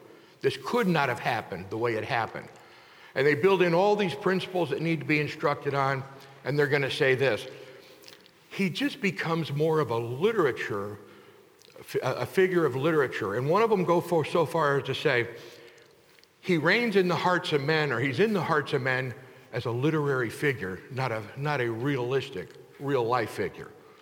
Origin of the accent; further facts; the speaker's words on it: Texas, United States; I was from Texas, so Pecos Bill was a big deal.